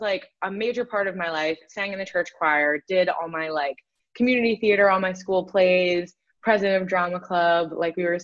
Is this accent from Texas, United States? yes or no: no; New Jersey, United States; So I grew up in New Jersey. Both of my parents immigrated to the US when they were kids. My mom was born in Puerto Rico